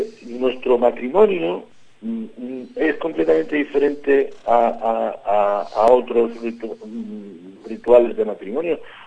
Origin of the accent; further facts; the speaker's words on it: Madrid, Community of Madrid, Spain; born there; no son la gente del Pozo, yo nací en el Pozo, o de Vallecas, ¿no?